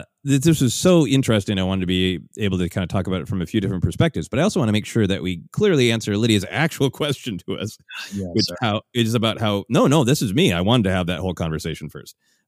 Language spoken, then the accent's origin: English; Minneapolis, Minnesota, United States; the convention that I've long performed at in my hometown of Minneapolis.